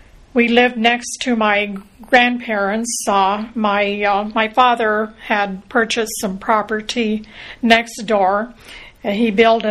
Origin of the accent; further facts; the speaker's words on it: San Pablo, Colorado, United States; born there; I was born in the San Luis Valley in the little village of San Pablo near the oldest town of Colorado, which is named San Luis.